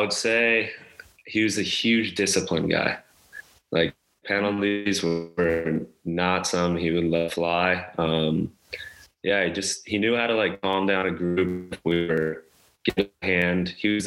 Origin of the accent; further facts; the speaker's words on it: California, United States; Yeah, so I'm from Orange County, California. I know, kind of weird as a hockey player, but yeah, I grew up there all my life. We're actually moving to Tennessee now